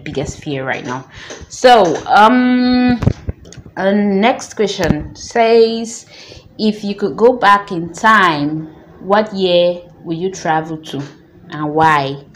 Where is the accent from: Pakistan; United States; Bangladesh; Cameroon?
Cameroon; Kambi, Northwest Region; but actually I'm from Kambi, because Kambi people also bear it.